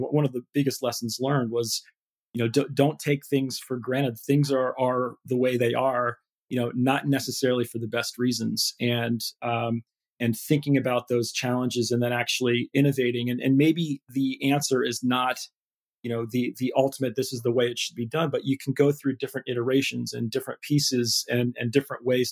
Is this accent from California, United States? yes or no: no; Ohio, United States; also born or lived in Michigan / London; life in Ohio is, it's a great place to grow up. And I quickly left Ohio and went to Michigan up north and studied computer engineering there and then took a big jump and moved over to London for a couple years